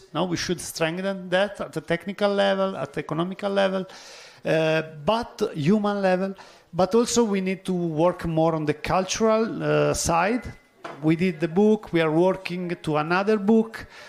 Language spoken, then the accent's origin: English; Italy; from Italy.